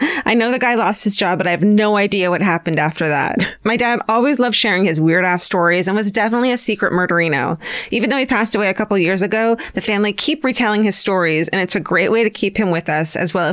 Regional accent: Manchester, North West England, United Kingdom; I'm from Manchester in the UK, and my dad was a sergeant for Greater Manchester Police.

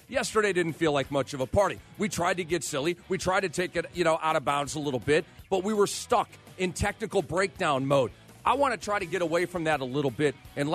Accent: Minnesota, United States; first of all, I'm a Minnesotan, so, like, I got this, right?

